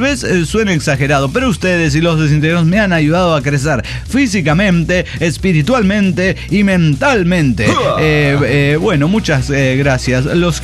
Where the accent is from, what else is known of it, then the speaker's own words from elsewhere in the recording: Acapulco, Guerrero, Mexico; born there; Bueno, que yo también nací en Acapulco.